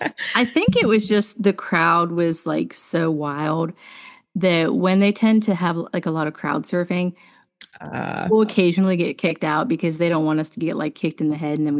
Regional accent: West Virginia, United States; Right outside of Wheeling, which is only about 45 to 50 minutes from Pittsburgh. So it's it's near something, but it was also kind of the middle of nowhere.

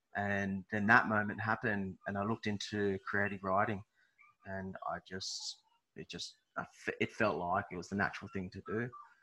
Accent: Australia; I'm an Australian fantasy writer.

